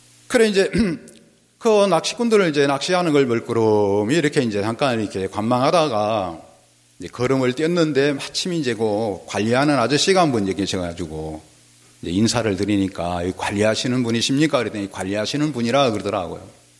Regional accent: Beolgyo, South Jeolla, South Korea; 저는 벌교에서 왔는데 우리 벌교는 꼬막 도시 아닙니까? 그래서 이제 뭐 남도니까요.

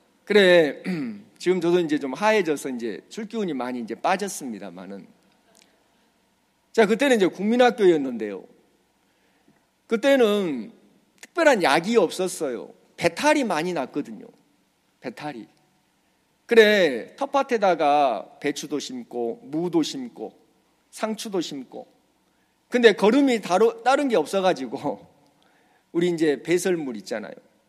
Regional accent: Gwangju, South Korea; 그 산에 제가 이제 고향이 광주인데 무등산을 자주 올라갔습니다.

